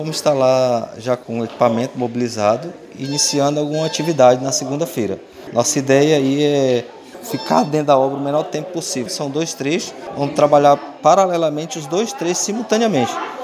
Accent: Maranhão, Brazil; eu sou do Maranhão e lá a gente sabe que é inverno.

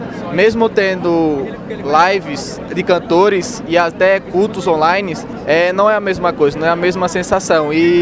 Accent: Campo Formoso, Bahia, Brazil; Sim, sou de Campo Formoso.

